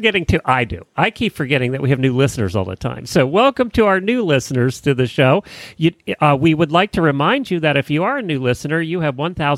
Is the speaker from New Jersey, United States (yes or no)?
no; Ocala, Florida, United States; from Ocala, Florida.